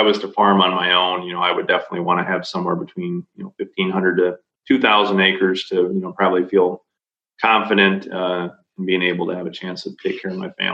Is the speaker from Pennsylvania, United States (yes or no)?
no; Buffalo Center, Iowa, United States; So I grew up there. I went to Iowa State University in Ames, Iowa, after I graduated high school in 1998